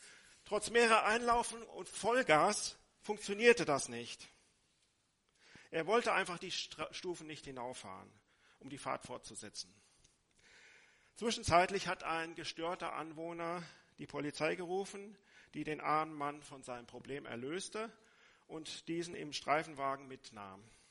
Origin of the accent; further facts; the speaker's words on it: Krefeld, North Rhine-Westphalia, Germany; Wir kommen aus Krefeld und gehen in die Gemeinde in Dülken